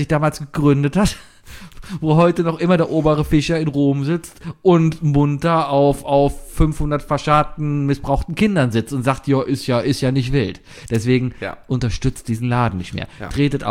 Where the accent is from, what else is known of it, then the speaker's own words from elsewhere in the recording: Netherlands; Ja, ich komme irgendwo aus Astel. Aus Ostel in den Niederland.